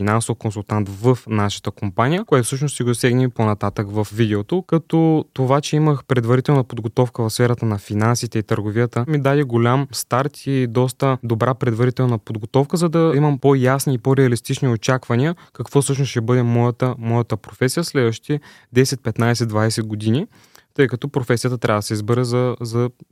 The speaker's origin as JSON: {"language": "Bulgarian", "town": "Kazanlak", "region": "Stara Zagora Province", "country": "Bulgaria", "said": "От град Казанлък съм, на 19 години съм"}